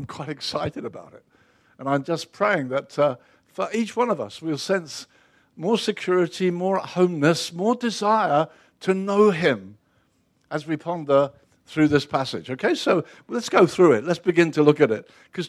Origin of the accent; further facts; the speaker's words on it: Brighton, South East England, United Kingdom; born there; I was born in Brighton.